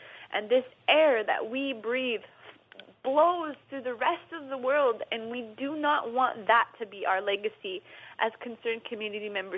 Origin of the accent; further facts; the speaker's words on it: North Dakota, United States; I grew up here in North Dakota. I was born, raised here. My family majority lives here.